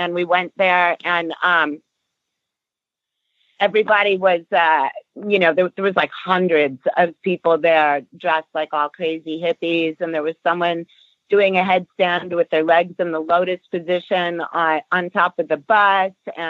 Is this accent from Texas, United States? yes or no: no; New York, United States; also born or lived in Connecticut; No, I was born in New York City, and I lived in upstate New York in in the days when our phone numbers were party lines and only had 4 digits. Then I moved to Connecticut, also a small town